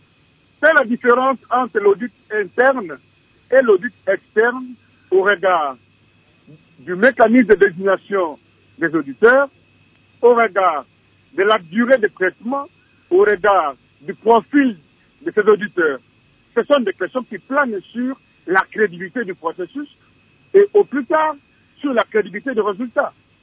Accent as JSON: {"language": "French", "region": "Tanganyika", "country": "DR Congo", "said": "Moi-même, je viens du Congo profond, le territoire de Katakokombe."}